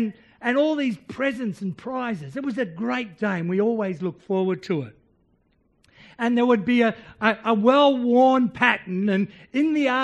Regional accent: Sydney, New South Wales, Australia; when I was growing up, I grew up in Sydney.

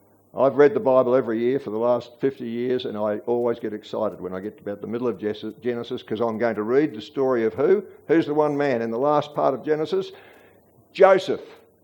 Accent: Australia; God, thank you that I'm an Aussie and you've given me this beautiful place to live.

